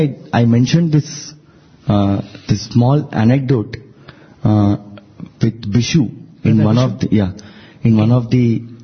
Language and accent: English; Andhra Pradesh, India; Swami will ask from which place, we'll tell Andhra Pradesh, Telugu song.